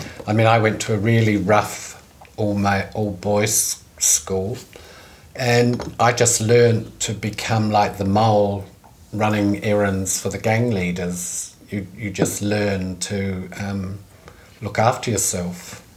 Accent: Northfleet, South East England, United Kingdom; I grew up the biggest town in North Kent in England, Gravesend, but I was actually born in and brought up in a suburb called Northfleet.

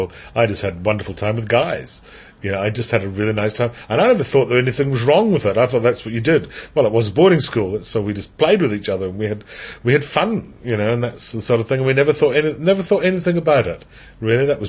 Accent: Scotland, United Kingdom; my background as a gay man is I'm Scottish. My whakapapa goes back to Scotland and Ireland

